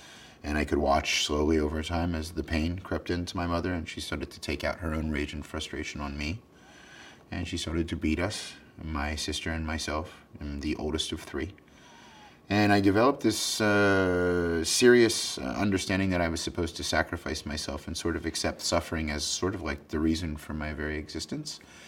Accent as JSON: {"language": "English", "region": "Pennsylvania", "country": "United States", "tie": "born there", "said": "I was born in Pennsylvania, rural Pennsylvania."}